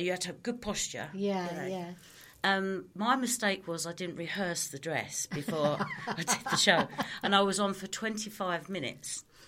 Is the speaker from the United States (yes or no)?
no; London, United Kingdom; accent: Cockney; sing it in a Cockney accent because I'm a Cockney